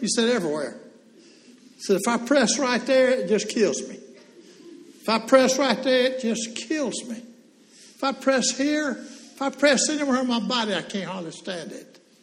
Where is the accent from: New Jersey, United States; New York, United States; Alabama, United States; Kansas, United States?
Alabama, United States; Birmingham; I was raised in Birmingham, lived there for 30 years.